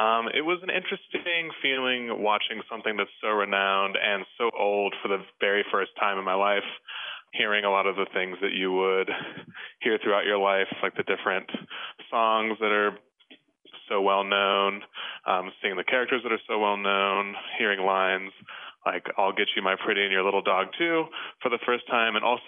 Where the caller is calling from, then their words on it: Denver, Colorado, United States; I'm calling from Denver, Colorado. I'm 29 years old